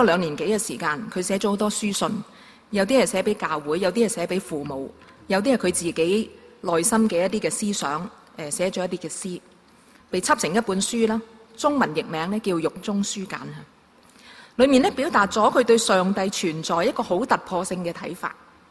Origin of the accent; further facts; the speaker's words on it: Hong Kong; born there; 我在香港出世的，可能很小個的時候呢已經是嘗過貧窮的滋味